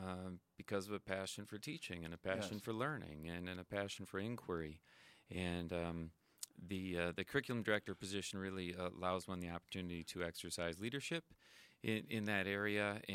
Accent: Racine, Wisconsin, United States; I grew up in Racine and went to Racine Unified Schools. I went to the Stephen Bull Fine Arts School as a kid and in Mitchell Middle School and went on to St. Cat's from there.

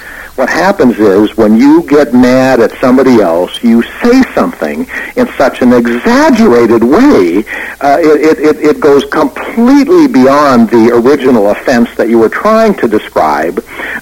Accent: North Dakota, United States; I'm from North Dakota, as you may recall

